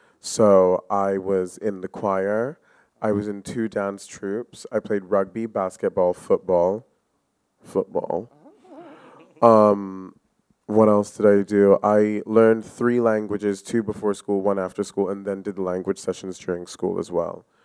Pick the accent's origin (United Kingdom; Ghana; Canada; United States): Ghana; Well, I'm Ghanaian and from a very Ghanaian family who also happened to be a very well-known Ghanaian family.